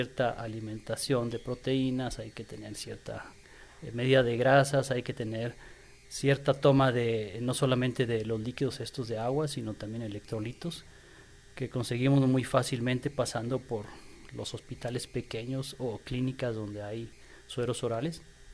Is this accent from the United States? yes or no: no; Mexico; en México casi siempre que consumimos